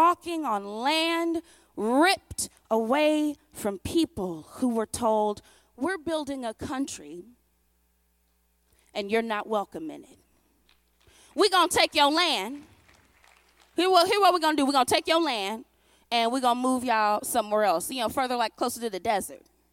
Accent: St. Louis, Missouri, United States; I'm from St. Louis, but Michael Brown was killed by Darren Wilson in Ferguson.

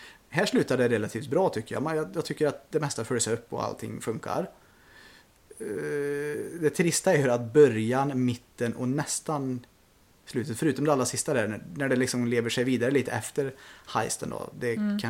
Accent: Sweden; jag är ändå svensk.

